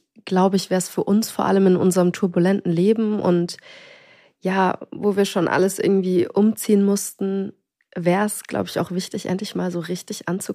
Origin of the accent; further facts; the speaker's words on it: Bavaria, Germany; wie schön meine Heimat ist. Also das war auch in Unterfranken